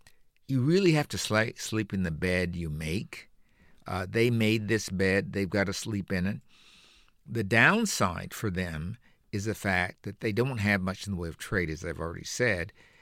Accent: Missouri, United States; Show me. I'm from Missouri.

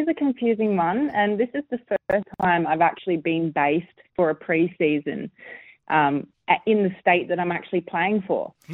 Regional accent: Northern Territory, Australia; my home state in Northern Territory right now

